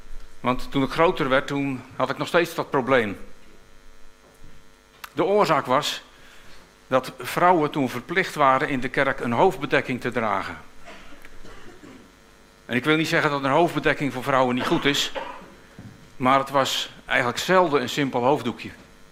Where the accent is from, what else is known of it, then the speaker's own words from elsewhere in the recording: South Holland, Netherlands; ik kom uit Hoekse Waard en daar hadden we slagschepen.